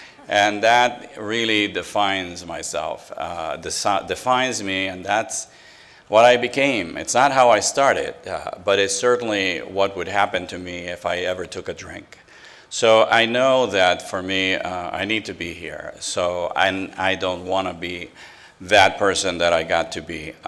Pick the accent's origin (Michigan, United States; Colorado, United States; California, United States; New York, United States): New York, United States; Bronx; And as Sweetie said, I am a drunk from the Bronx.